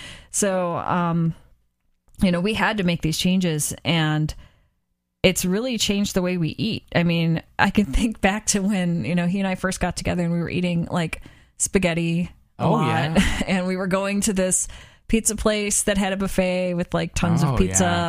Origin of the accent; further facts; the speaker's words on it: Midwest, United States; we grew up in the Midwest, not far from Chicago, where everything's breaded and fried